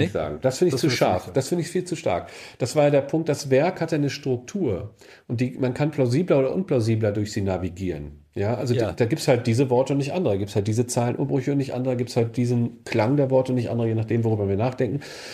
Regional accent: Northern Germany, Germany; Ich komme ja aus Norddeutschland, ich bin da in der Ecke aufgewachsen, wo das spielt.

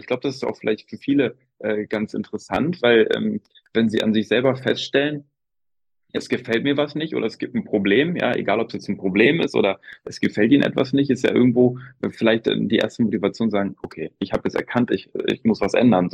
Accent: Lower Saxony, Germany; Also ich bin aus Niedersachsen.

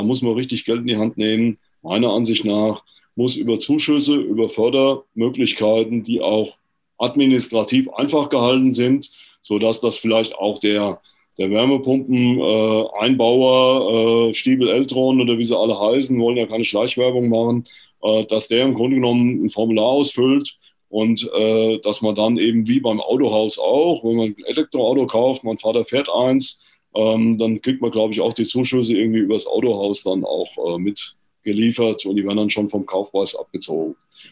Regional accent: Besenkassel, Hesse, Germany; ich komme ja aus Besenkassel, kann man ja hier sagen, ne?

